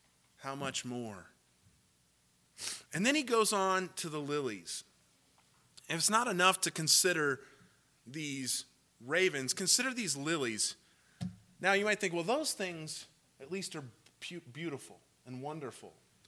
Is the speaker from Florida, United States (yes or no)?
no; Washington, United States; Maybe for us, I grew up in Washington.